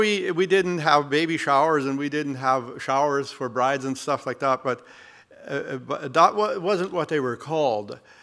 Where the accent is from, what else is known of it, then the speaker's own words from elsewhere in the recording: Mexico; So I grew up in Mexico with my parents, and my dad has been a farmer, and at heart he still is a farmer.